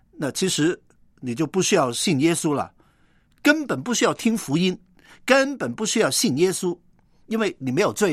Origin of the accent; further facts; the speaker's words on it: China; 其实我们中国人也非常讲究这一点的